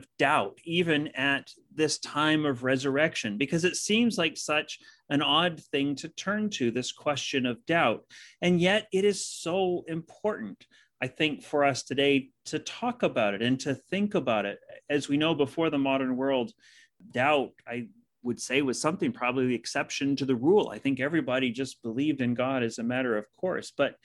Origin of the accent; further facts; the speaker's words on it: United States; now in Canada; Being an American, the royal family didn't have a lot of impact in my life until I came to Canada, and I had to think very hard, because when I became a Canadian